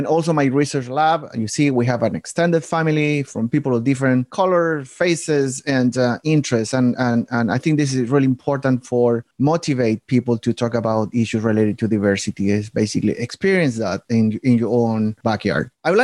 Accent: southern Chile, Chile; accent: Southern Chilean; English is a second language; You will see my accent is from Southern Chile, if you're not familiar with that.

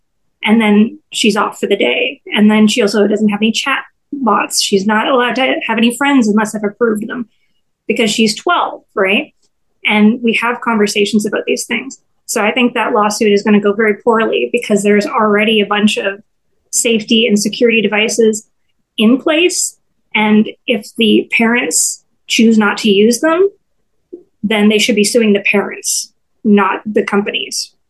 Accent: Canada; I'm Canadian. I didn't come from Silicon Valley

